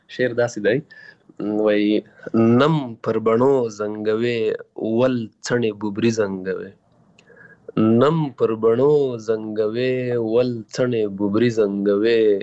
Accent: Paktika, Afghanistan; born or raised there; also born or lived in Waziristan, Pakistan

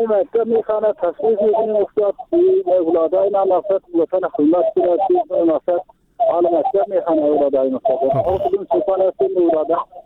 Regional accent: Kabul, Afghanistan; ما از کابل هستیم،

